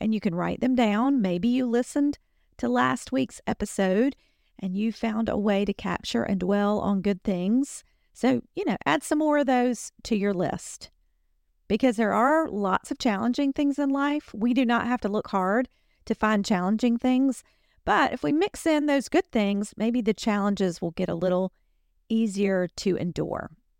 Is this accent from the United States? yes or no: yes; Southern US, United States; accent: Southern; Now, I am a Southerner, and we do like to soften our consonants on most words.